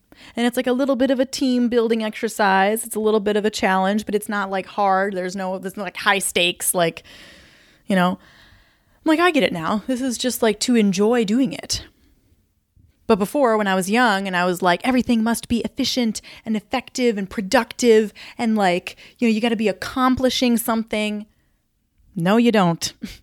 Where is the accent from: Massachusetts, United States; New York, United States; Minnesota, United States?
Minnesota, United States; Mankato; I would drive down to Mankato, my hometown, and like go out with my friends and whatever.